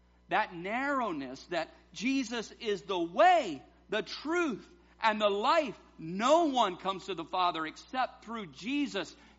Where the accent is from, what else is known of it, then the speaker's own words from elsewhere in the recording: the South, United States; We do it well when I grew up in the South. Y'all, that takes care of it.